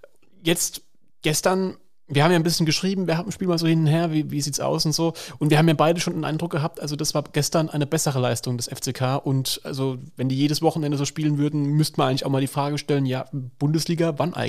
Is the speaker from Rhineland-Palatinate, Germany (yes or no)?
yes; Rhineland-Palatinate, Germany; Ich bin als Pfälzer nicht viel rumgekommen in Deutschland.